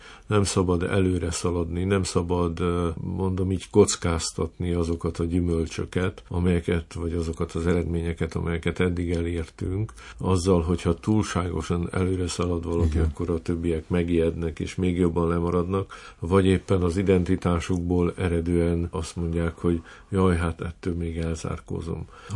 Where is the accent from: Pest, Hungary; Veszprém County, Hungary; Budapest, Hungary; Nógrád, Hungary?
Nógrád, Hungary; én egy Nógrád megyei kicsiny faluban nőttem föl, ahol körülbelül fele-fele arányban voltak római katolikusok és evangélikusok